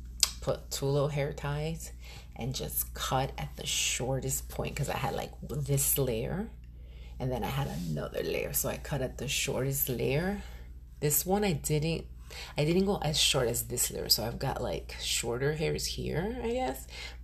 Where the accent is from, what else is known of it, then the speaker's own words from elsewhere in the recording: Yonkers, New York, United States; If you know me, you know that I'm from Yonkers. Forever and ever, always YO.